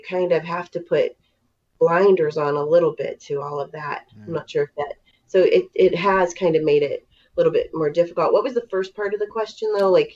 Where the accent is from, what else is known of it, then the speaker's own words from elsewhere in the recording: Youngstown, Ohio, United States; I'm from Youngstown and we were right next to Western PA. Like I could walk to it from my house.